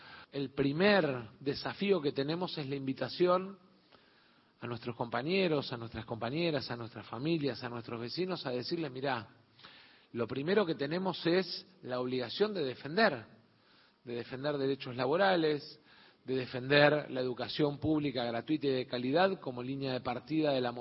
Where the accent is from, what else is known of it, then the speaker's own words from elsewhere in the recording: Argentina; nosotros somos orgullosamente argentinos.